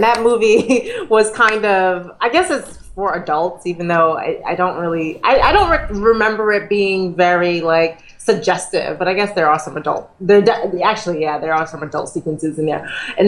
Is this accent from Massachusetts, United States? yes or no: yes; Boston, Massachusetts, United States; I grew up in Boston, Massachusetts, Boston proper.